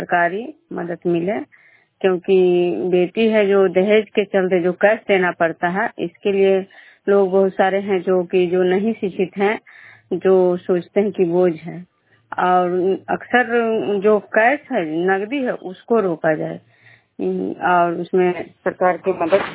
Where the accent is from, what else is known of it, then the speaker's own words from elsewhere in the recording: Vishnupur, Bihar, India; नमस्कार श्रोता, मैं विष्णुपुर ग्राम खुजरा पंचायत नालंदा जिला नगरनौसा प्रखंड की निवासी हूँ।